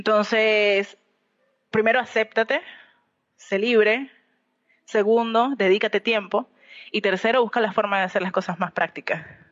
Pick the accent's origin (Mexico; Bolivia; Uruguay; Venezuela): Venezuela; moved away as an adult; now in Argentina; un año antes de venirme para Argentina. Yo soy venezolana.